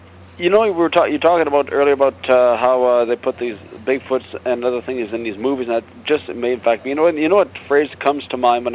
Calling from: North Bay, Ontario, Canada; from North Bay, Ontario.

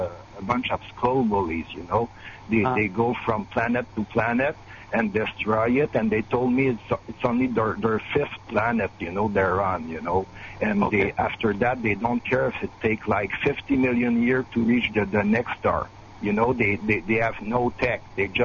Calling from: Montreal, Quebec, Canada; from Montreal.

